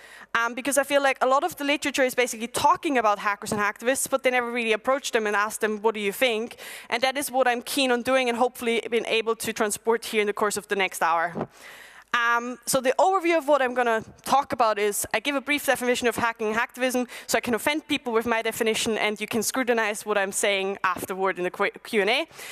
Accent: Belfast, Northern Ireland, United Kingdom; I'm from Belfast and everybody assumes that.

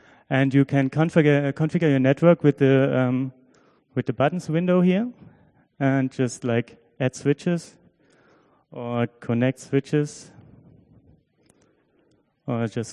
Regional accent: Berlin, Germany; I'm from Berlin, from the TFH Berlin. It's the Technical University of Applied Science here.

